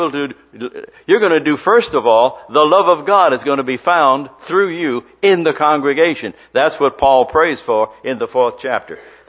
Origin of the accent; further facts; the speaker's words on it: Chicago, Illinois, United States; I graduated from college and the Korean War broke out. I was drafted from my hometown in Chicago.